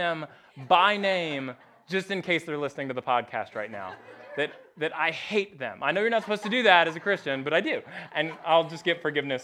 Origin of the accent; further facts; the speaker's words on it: Texas, United States; moved away as an adult; now in North Carolina, United States; I was born in Texas. I spent 18 years there before finally moving here. I love North Carolina, but I am a Texan. Any Texan is always a Texan.